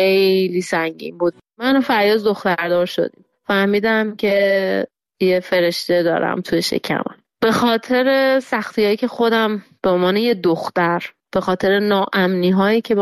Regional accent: Iran; moved away; الانی که اینجا نشستم به دور از ایرانم

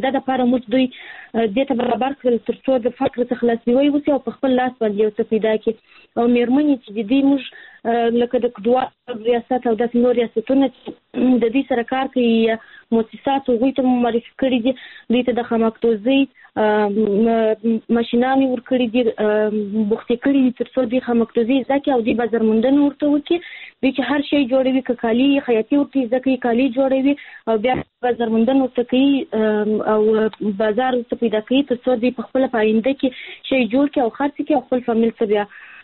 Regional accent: Kandahar, Afghanistan; زه هلمند نه، د کندهار ولایت یم.

